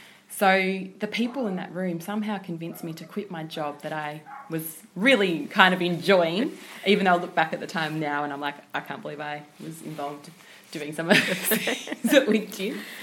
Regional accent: Lakes Entrance, Victoria, Australia; I was born into the dairy industry. I grew up in Lakes Entrance, and we had a unique situation where we had a dairy farm, we milked cows, and then we also had a factory next door to that dairy where we made ice cream

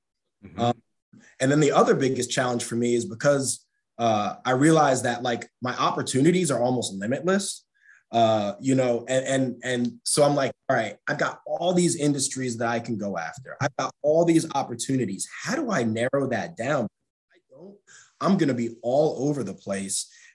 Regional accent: New York, United States; now in Roanoke, United States; I grew up in New York, upstate New York, and played soccer growing up, played soccer at West Virginia University, had a full ride there, and moved down to Roanoke, Virginia

